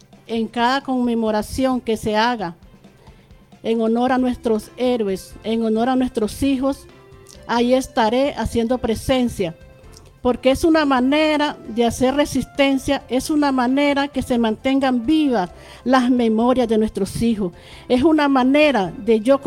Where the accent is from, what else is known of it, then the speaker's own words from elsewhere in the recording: Nicaragua; esa Nicaragua que todos como nicaragüenses queremos